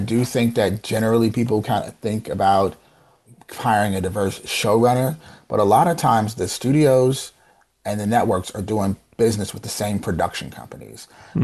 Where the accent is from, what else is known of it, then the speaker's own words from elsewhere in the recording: Germany; I grew up in Germany, right?